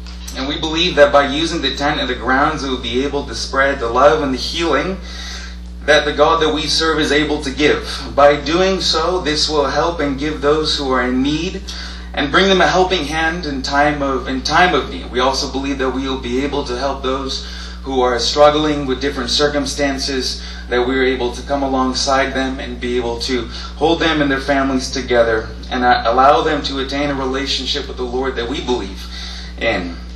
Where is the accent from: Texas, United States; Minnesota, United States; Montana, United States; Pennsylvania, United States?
Pennsylvania, United States; Easton; I'm a minister from the Rock Church of Easton in downtown Easton. I'm also a resident of Easton, Pennsylvania. I've been here my entire life.